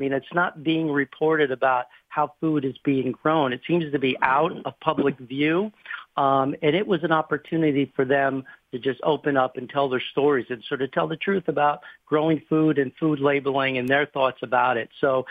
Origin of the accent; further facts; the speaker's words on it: New Jersey, United States; So growing up, I grew up in New Jersey and, you know, my parents shopped in a supermarket.